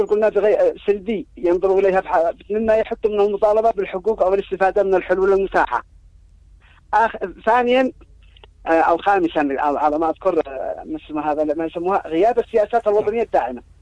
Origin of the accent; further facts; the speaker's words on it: Yemen; لأن أنت عارف عندنا في اليمن نادر ما يستخدمون النت ونادر ما يعرف ذلك